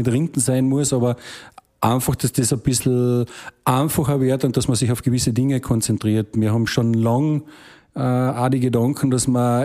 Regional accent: Austria; Und es gibt so viele coole Veranstalter bei uns in Österreich.

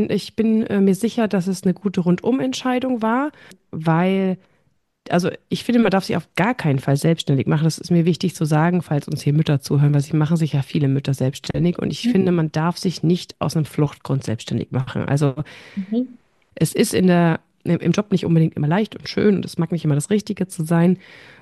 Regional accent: Bavaria, Germany; now in Münster, Germany; Wir kommen beide aus Franken und sind beide nach Münster gezogen.

